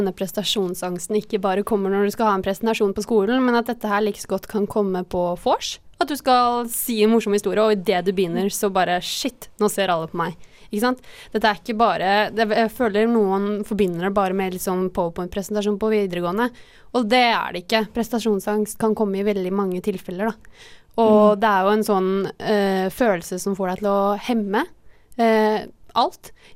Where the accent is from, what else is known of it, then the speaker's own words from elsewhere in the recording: Bærum, Akershus, Norway; Nei, altså jeg kom jo fra Bærum og det beriktede merkeklærpresset.